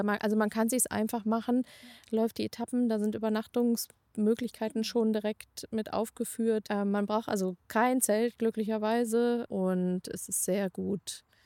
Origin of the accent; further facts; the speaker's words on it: North Rhine-Westphalia, Germany; moved away; ich komme ja aus der Region, aus dem Siegerland.